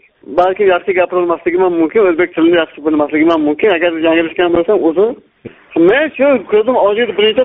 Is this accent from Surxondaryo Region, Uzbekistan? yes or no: yes; Sariosiyo, Surxondaryo Region, Uzbekistan; ojiz birinchi toifasi nogironiman ko'z bo'yicha. … Men Sariosiyodan, Surxondaryo viloyatining Sariosiyo tumanidan. O'qimobil shirkat xo'jaligi.